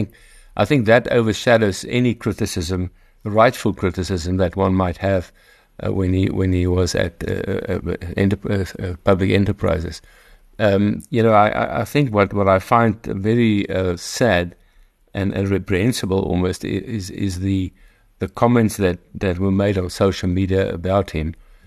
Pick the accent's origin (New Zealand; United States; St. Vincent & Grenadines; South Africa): South Africa; I mean, I would refer more to myself as an Afrikaner and a South African than he did as an Indian.